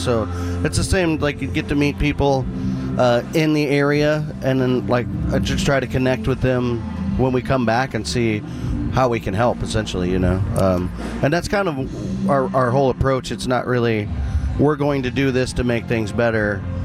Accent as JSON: {"language": "English", "region": "Missouri", "country": "United States", "tie": "born or raised there", "said": "like I grew up in the Missouri River, you know, in Chicago, you guys are right on the lake. And you know, it floods every year in Missouri"}